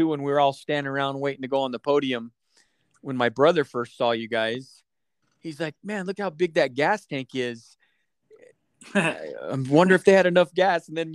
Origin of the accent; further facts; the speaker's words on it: Las Vegas, Nevada, United States; Vegas is my hometown, so awesome. I don't live there now